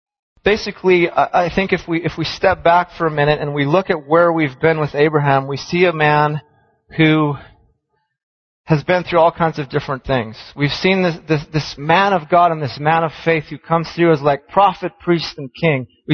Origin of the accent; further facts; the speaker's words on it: Hawaii, United States; I'm from Hawaii, potluck, it's like you come and people know how to do food in Hawaii.